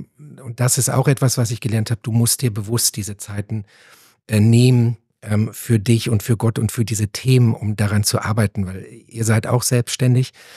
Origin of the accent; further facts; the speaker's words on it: Halle, North Rhine-Westphalia, Germany; also born or lived in Bielefeld; Baujahr 81. In Bielefeld geboren, also der lebende Beweis, dass es gibt. Ihr kennt den Running Gag. Und in Halle, Westfalen aufgewachsen.